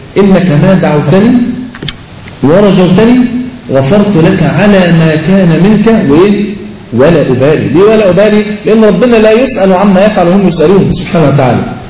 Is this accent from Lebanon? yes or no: no; Egypt; فلقيت مطرب من اشهر المطربين عندنا في مصر، مطرب مشهور جدا جدا يعني